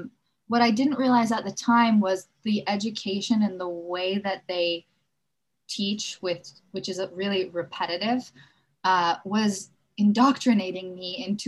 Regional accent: Los Angeles, California, United States; Growing up in Los Angeles, you see a lot of bullshit.

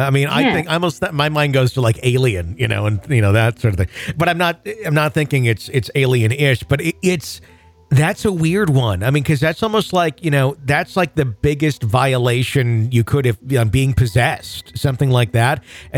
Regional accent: Wisconsin, United States; But this was like circa 1987 at the, called the Lutheran Home in my hometown in Wisconsin.

